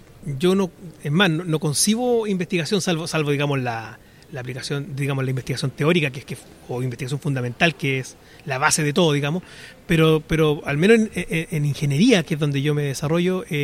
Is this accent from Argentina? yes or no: yes; Buenos Aires, Argentina; yo soy porteño de toda la vida.